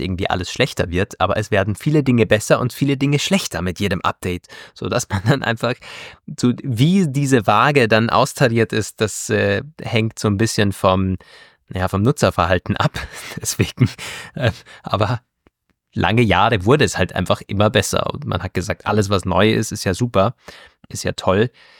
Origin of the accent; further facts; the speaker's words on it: Germany; Also es hat mich noch eingeschneit am Bodensee. Ihr könnt euch erinnern, die letzte Folge ja noch in meiner alten Heimat aufgenommen.